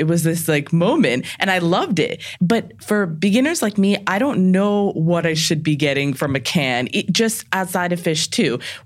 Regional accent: New Jersey, United States; And, you know, I grew up in New Jersey, but I was in India every summer

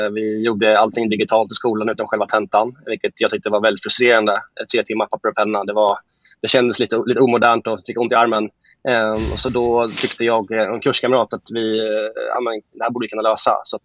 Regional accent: Eskilstuna, Södermanland, Sweden; also born or lived in Gothenburg; Nej, jag är från Eskilstuna.

